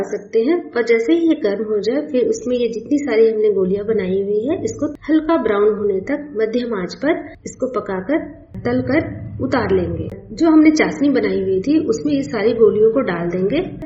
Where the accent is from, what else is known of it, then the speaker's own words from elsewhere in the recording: Jharkhand, India; और मैं झारखंड के राज्य की रहने वाली हूँ।